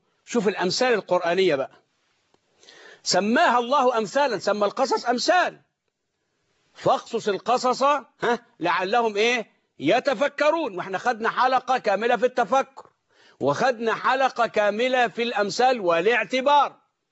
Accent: Egypt; المدرسة الخبيثة اللي نشأت عندنا في مصر

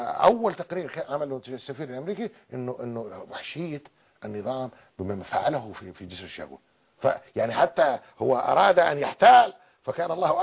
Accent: Daraa, Daraa Governorate, Syria; والله العظيم عندنا في درعا والله ما يعرف حتى أمريكا فين على الخريطة

